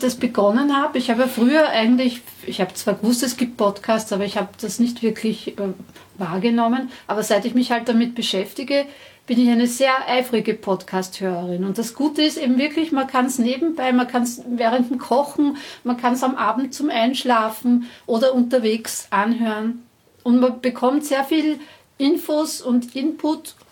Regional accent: Austria; wir haben das Du und das Sie bei uns in Österreich oder im deutschsprachigen Raum.

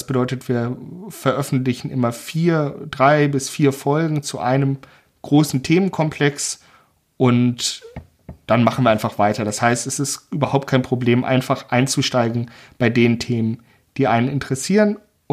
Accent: Berlin, Germany; now in Bamberg, Germany; Genau, ich komme aus Berlin eigentlich

